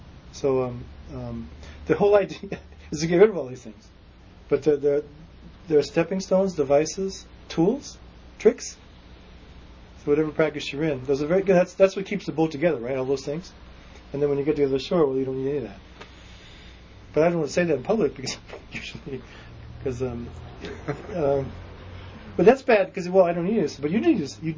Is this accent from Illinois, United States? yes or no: yes; Chicago, Illinois, United States; I grew up in Chicago, and my father was Mayor Daley's stockbroker.